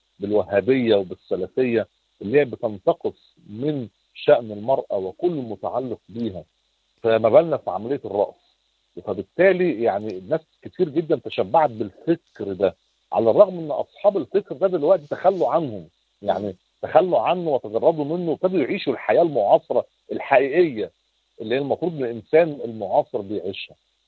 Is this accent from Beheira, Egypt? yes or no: no; Alexandria, Alexandria Governorate, Egypt; ده احنا ستات اسكندريه اللي الشاعر عمل فيهم اغنيه